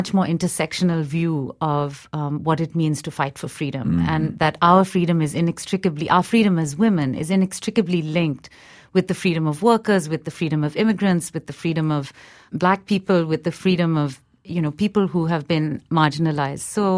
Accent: India; now in United States; in my experience as an Indian woman, having grown up in India and then now being an American citizen

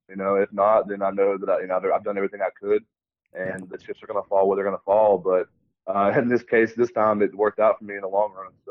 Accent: Texas, United States; be close to my hometown and just kind of help grow the game of rugby. In Texas, where it's really not that big.

